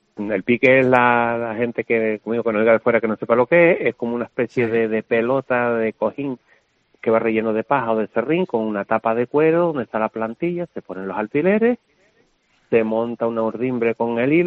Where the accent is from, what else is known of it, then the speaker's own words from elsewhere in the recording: Los Realejos, Canary Islands, Spain; born there; yo nací en Los Realejos, pero mi abuela era de Arona